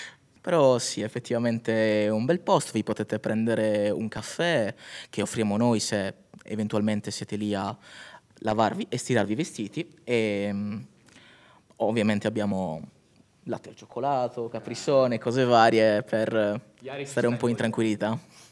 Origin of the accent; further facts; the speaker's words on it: Sardinia, Italy; moved away as an adult; mi sono trasferito qui a maggio, dall'Italia. Se non avete capito l'accento, sì, sono della Sardegna.